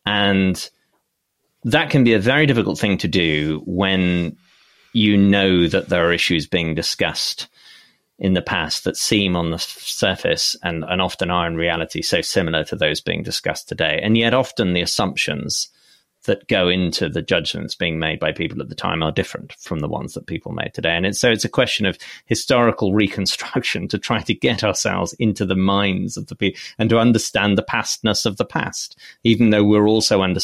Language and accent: English; United Kingdom; especially perhaps as a British person, to study the American Civil War in much the way that I might have studied the English Civil War.